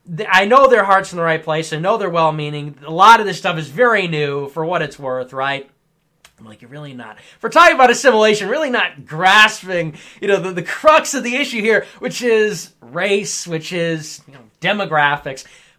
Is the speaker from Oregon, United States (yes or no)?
no; Chicago, Illinois, United States; I'm also Italian. I'm from Chicago.